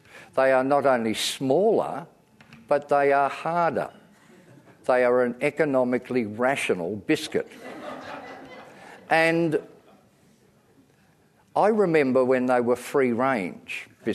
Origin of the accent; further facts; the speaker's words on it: Melbourne, Victoria, Australia; I'm from Melbourne and this book already affronts me deeply. I was born in 19... and the year that... the year that the first Holden ran off the production line in Melbourne.